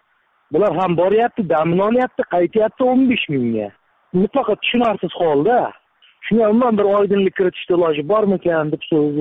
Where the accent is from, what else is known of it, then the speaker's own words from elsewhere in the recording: Samarkand, Samarkand Region, Uzbekistan; now in Moscow, Russia; Men Samarqanddan.